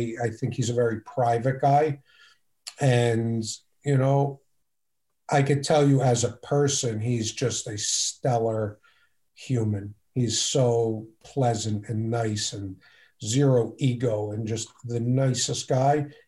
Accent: Philadelphia, Pennsylvania, United States; also born or lived in Abington; I grew up in Northeast Philadelphia.

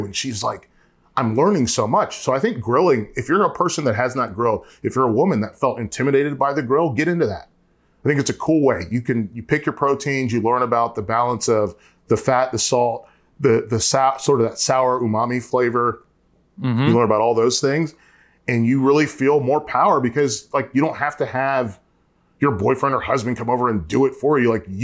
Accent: North Carolina, United States; I'm from North Carolina. I love Eastern North Carolina barbecue.

